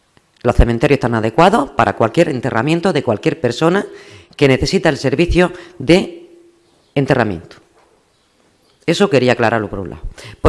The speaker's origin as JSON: {"language": "Spanish", "town": "Los Martínez", "region": "Andalusia", "country": "Spain", "said": "todas esas barriadas que ahora están despobladas, yo soy de una de ellas, soy de Los Martines, por eso lo conozco bastante bien"}